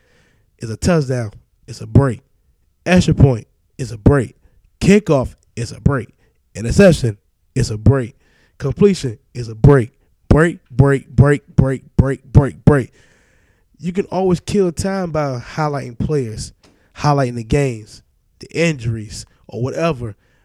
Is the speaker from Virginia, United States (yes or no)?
yes; New Britain, Virginia, United States; I grew up with both, but I'm from Virginia, from New Britain, Virginia, but I have family and friends who knew Allen Iverson.